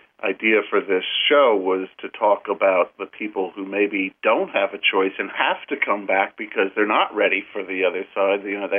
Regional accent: Kentucky, United States; born there; the fact is that I was born in Kentucky

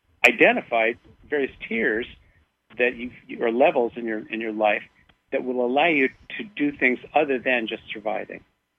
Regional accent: Los Angeles, California, United States; also born or lived in Chico / Eureka; I was raised in Los Angeles, so all politics was local. And I moved to Chico, California, a small college town where I worked for a regional planning agency.

